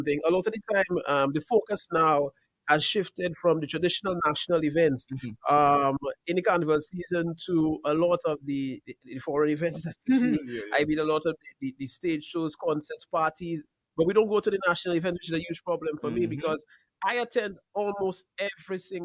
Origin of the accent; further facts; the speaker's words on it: Entrepot, Castries, St. Lucia; Because I'm from Entrepot, Marshall is right there.